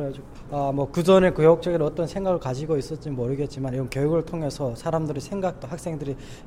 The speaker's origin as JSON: {"language": "Korean", "country": "North Korea", "said": "당연히 탈북자로서 해야 될 일이 몇 가지가 있다고 생각이 들어요."}